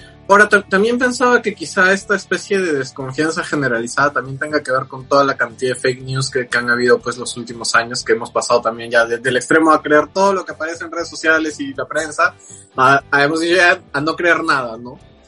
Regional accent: Arequipa, Peru; O sea, poniendo un caso tú y yo que somos arequipeños...

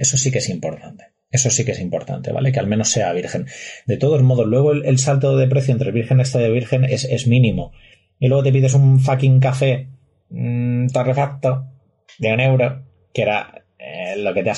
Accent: Albacete, Castilla-La Mancha, Spain; Yo siempre digo que soy de Albacete, pero la mitad de mi familia es murciana. Lo que pasa es que yo, como me crié en Albacete, soy capaz de pronunciar las S's.

